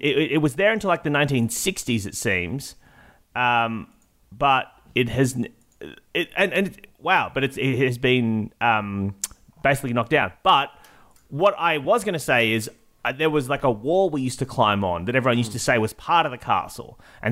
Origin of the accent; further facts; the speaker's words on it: Illawong, New South Wales, Australia; I've just found out about a castle in my hometown of Illawong.